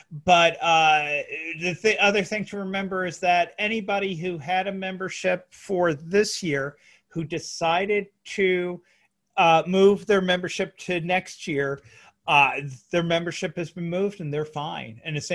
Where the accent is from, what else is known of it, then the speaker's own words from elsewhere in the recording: New Jersey, United States; I'm from New Jersey. See what I did there?